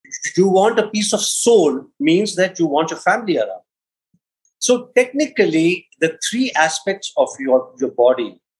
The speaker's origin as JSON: {"language": "English", "country": "India", "said": "So being an Indian, very typically, cricket obviously is always on the top because it's all around you."}